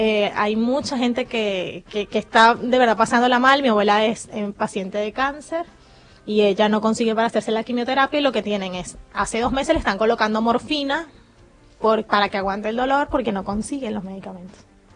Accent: Venezuela; moved away as an adult; Yo no lo puedo entender como venezolano. Yo no puedo. Yo cuando llegué aquí, habían 16 mil venezolanos

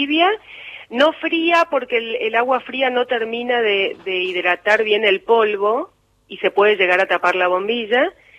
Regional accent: Misiones, Argentina; born there; al margen de que nací en Misiones, decimos que nacemos tomando mate

